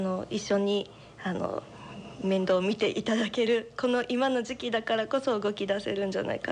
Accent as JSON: {"language": "Japanese", "town": "Shioya", "region": "Hyogo", "country": "Japan", "tie": "born or raised there", "said": "もともと地元だというところもあるんですけれども"}